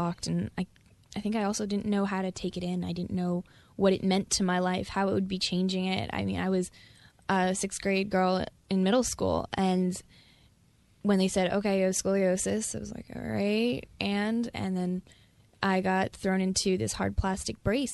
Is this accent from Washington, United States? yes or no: no; Smithtown, New York, United States; I grew up in Smithtown on Long Island, so I went to Smithtown Middle School or a Compsett Middle School.